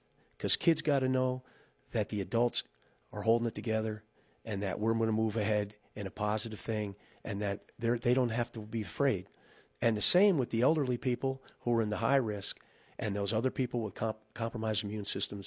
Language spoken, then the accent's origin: English; West Shokan, New York, United States; long fond memories of from back growing up in West Shokan.